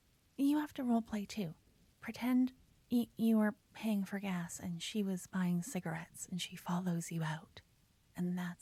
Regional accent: Canada; You haven't heard my French accent. It's really bad. Even for a Canadian, trust me.

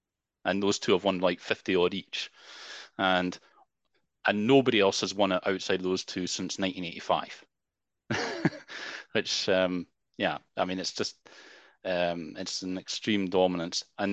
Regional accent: Scotland, United Kingdom; also born or lived in Edinburgh; now in Cornwall, United Kingdom; I'm 41 years old. I come from Scotland originally, but I now live in Cornwall. I lived in Edinburgh for about 12 years

